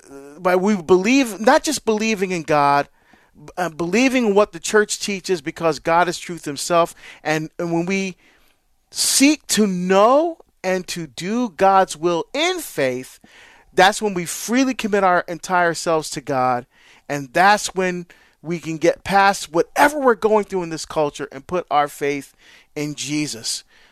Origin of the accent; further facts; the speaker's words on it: Hillside, New Jersey, United States; I am, my friend. I am. Went to Christ the King High School and Parish.